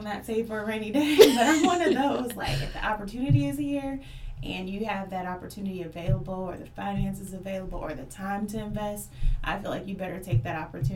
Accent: Indianapolis, Indiana, United States; So I'm from Indianapolis.

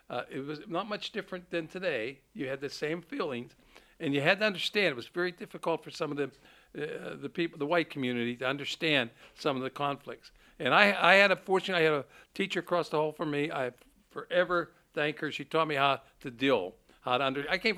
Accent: Pennsylvania, United States; Look at Pennsylvania, or my home state, Pennsylvania.

